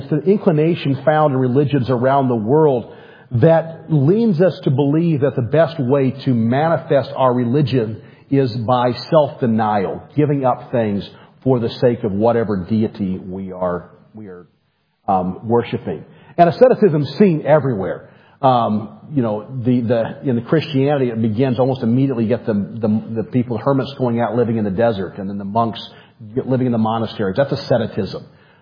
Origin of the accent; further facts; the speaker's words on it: Arizona, United States; I'm coming from Arizona. Mormons are everywhere. I've grown up with Mormons.